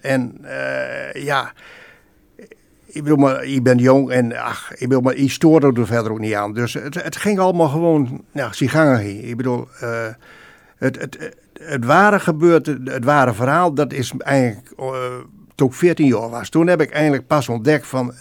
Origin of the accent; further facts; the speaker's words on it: Sellingerbeetse, Groningen, Netherlands; Ik ben geboren in Sellingerbeetse. Dat is een klein streek, boerenstreekje in de gemeente Vlachtwedde.